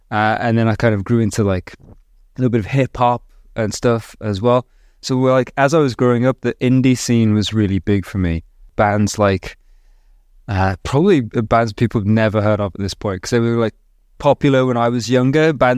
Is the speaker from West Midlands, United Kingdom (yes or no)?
yes; Dudley, West Midlands, United Kingdom; accent: Dudley; If I've had a little bit too much to drink, occasionally you'll hear the Dudley come through.